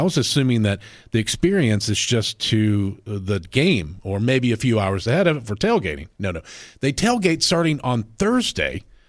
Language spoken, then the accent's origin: English; Tennessee, United States; I'm like, "Well, I'm from Tennessee and."